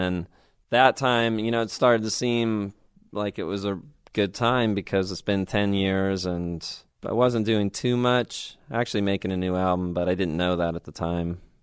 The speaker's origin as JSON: {"language": "English", "country": "United Kingdom", "said": "And then, I don't know, for some reason I said that and just being British."}